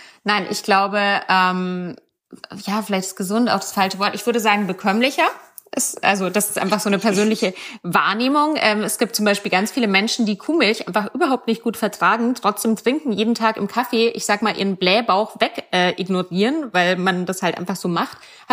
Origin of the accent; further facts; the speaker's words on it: Bavaria, Germany; also born or lived in Austria; Und ich komme ja ursprünglich aus Bayern. Ich habe lange auch in Österreich gelebt.